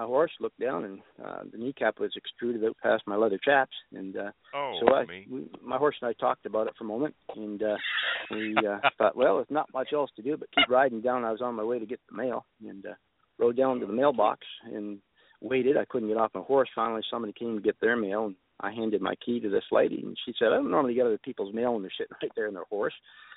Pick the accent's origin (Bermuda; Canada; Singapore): Canada; I'm a Canadian. I don't have any insurance.